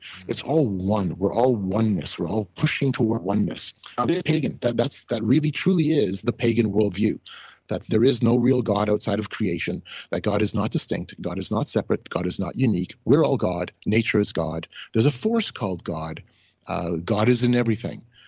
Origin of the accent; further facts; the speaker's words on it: Canada; And I said, yeah, I'm from Canada.